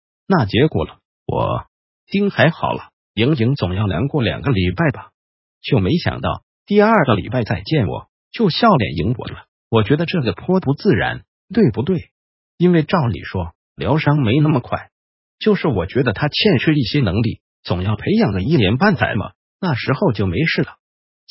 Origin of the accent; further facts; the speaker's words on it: Taiwan; 那我们台湾人因为有一个大魔教叫做佛教